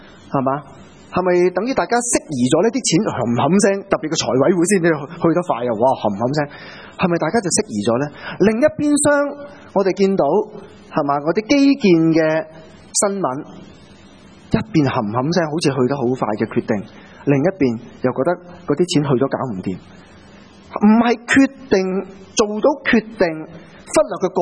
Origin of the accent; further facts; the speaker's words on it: China; 佢講到啲我哋中國人都會有嘅